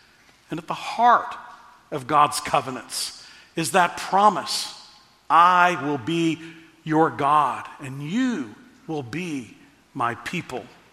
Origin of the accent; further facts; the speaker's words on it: Texas, United States; Growing up in Texas, I would occasionally see a longhorn, a steer, a bull